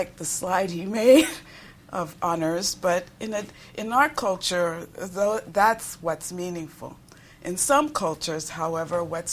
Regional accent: Panama; I was born and raised my childhood in Panama. For those of you who are challenged geographically, that's Central America.

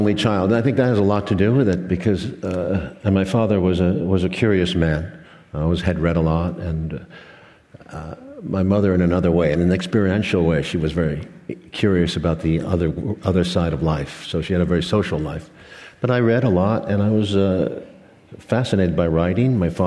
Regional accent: New York City, New York, United States; So to me, as a New Yorker, cold and clustered little buildings and small apartments, it seemed like a dream.

